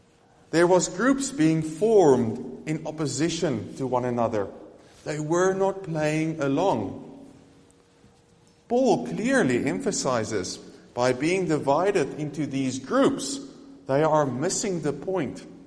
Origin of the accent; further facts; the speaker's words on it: South Africa; As I come from South Africa, I am different being in this context.